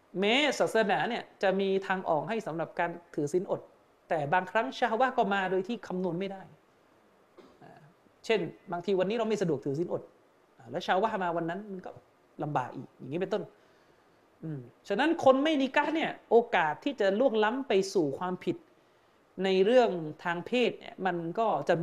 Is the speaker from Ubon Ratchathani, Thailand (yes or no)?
no; Yala, Thailand; บ้านผมอยู่ยะลาบ้านผมอยู่ยะลาแต่ผมต้องไปอยู่หอพักที่ปัตตานีเพราะผมเรียนที่มอปัตตานี